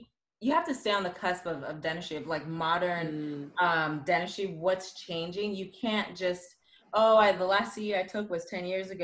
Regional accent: Canada; also born or lived in New York; So because I was born in New York. So, and then I grew up in Canada, and so I was dual citizen that way.

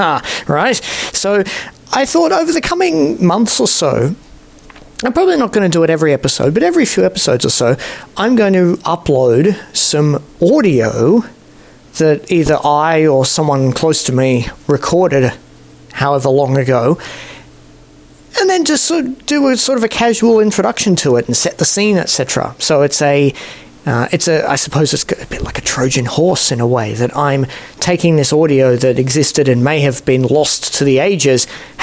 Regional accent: Singapore; I'm not Singaporean, but I grew up there

